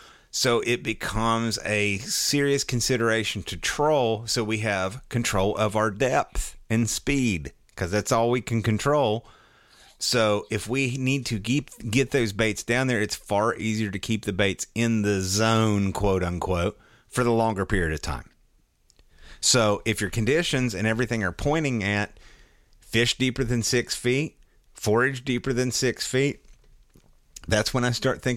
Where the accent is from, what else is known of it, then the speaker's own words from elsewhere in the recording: St. Germain, Wisconsin, United States; we're from St. Germain, which is like the scummier version of Minocqua, if I don't say so myself.